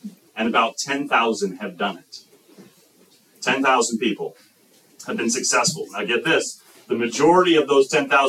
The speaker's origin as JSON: {"language": "English", "town": "Chicago", "region": "Illinois", "country": "United States", "tie": "born or raised there", "said": "Well, I grew up in Chicago, Illinois area, okay, so the suburbs of Chicago there. So I'm a Midwesterner."}